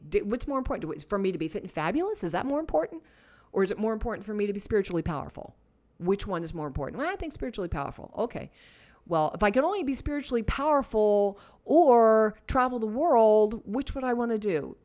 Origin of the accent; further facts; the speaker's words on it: New Jersey, United States; if there's anything I said that I said just because I'm from New Jersey